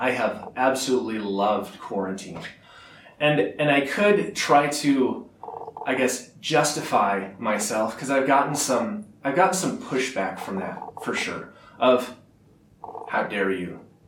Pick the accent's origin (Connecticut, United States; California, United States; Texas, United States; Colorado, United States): Colorado, United States; I grew up in Colorado. It was super cold there.